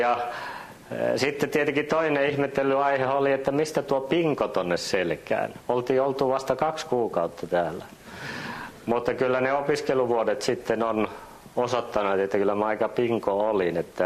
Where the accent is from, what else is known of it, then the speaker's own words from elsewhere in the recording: Helsinki, Uusimaa, Finland; pikkupoikana Käpylässä asuessa niin me aina menimme nyrkkeilemään Kumpulan nyrkkeilykehään.